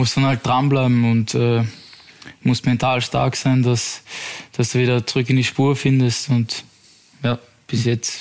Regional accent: Vienna, Austria; Bin ich, ja, aus Simmering.

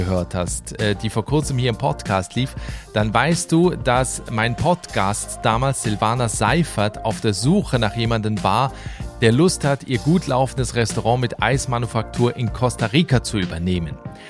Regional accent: Switzerland; aus meinem Heimatland, aus der Schweiz

